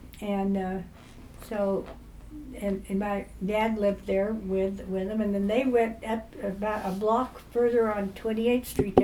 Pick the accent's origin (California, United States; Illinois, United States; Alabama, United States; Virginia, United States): California, United States; Bakersfield; Yeah, I was born right here in Bakersfield, in my grandparents' home.